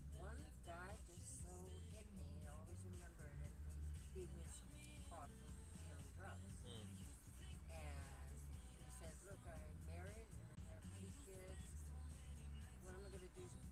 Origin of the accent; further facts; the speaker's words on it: Madison, Wisconsin, United States; moved away as an adult; also born or lived in California; Yeah, I grew up in Madison.